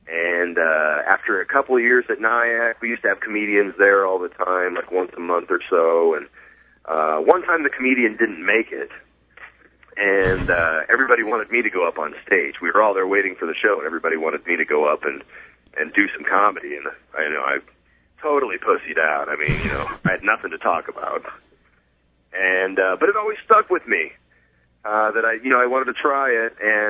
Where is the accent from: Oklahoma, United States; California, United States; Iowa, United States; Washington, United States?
Iowa, United States; I grew up on the East Side, and when I was about 12 years old, my parents moved us out around the Pleasant Hill area. And I ended up going to Southeast Polk.